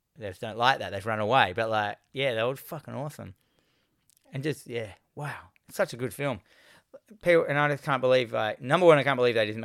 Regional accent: Australia; it was always that thing I was always confused in growing up in Australia.

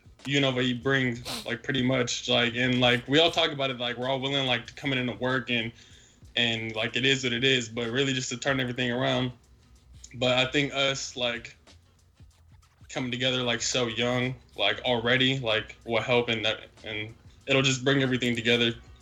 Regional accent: Florida, United States; Nah, I'm originally from Florida.

